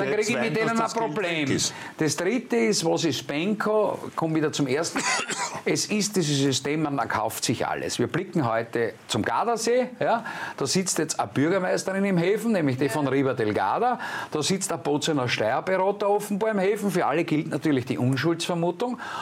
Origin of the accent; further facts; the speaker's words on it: Austria; Bei uns in Österreich sitzen sie überall.